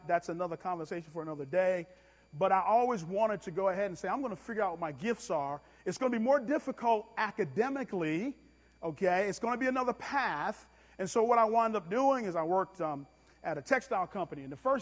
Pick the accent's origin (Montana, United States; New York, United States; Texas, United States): New York, United States; Brooklyn; growing up in Brooklyn was really, really tough, the way I grew up, okay?